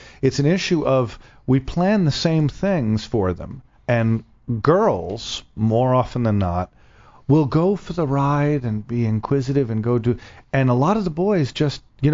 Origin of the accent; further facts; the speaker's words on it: Connecticut, United States; I miss that out here, being from Connecticut. Because I was really... You know, spoiled by growing up in Connecticut